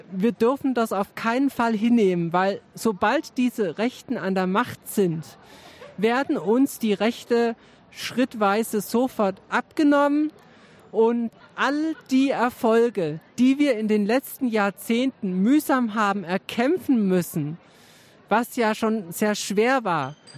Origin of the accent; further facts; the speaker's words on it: Berlin, Germany; now in Hamburg, Germany; also ich kann jetzt natürlich hier auch als Berlinerin, kann ich jetzt den Vergleich Berlin-Hamburg so ein bisschen aufbauen.